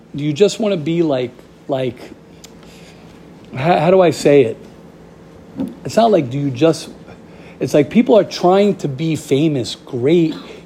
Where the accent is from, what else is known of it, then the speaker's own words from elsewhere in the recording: Israel; English is a second language; To love the I say cats because I'm from Israel.